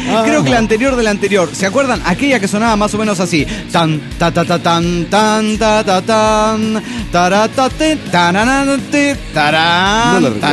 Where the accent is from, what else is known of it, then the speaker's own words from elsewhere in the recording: El Salvador; moved away; Yo vine desde El Salvador, crucé frontera